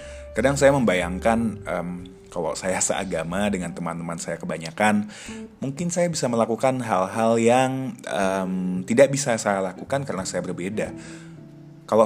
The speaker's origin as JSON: {"language": "Indonesian", "town": "Semarang", "region": "Central Java", "country": "Indonesia", "tie": "born or raised there", "said": "Saya sendiri tumbuh besar di kota Semarang, kota yang menurut saya cukup multikultur dan sangat toleran. Sebagai orang Bali, orang Hindu, keturunan Bali"}